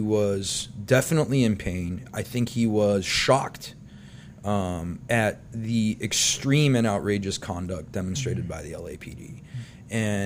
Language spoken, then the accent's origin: English; United States; One of the earliest concepts that I had as a child growing up in the United States